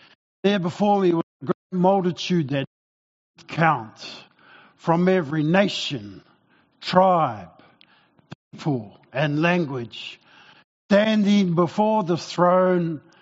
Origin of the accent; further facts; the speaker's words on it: Porirua, Wellington, New Zealand; I grew up in Porirua, just half an hour north of Wellington.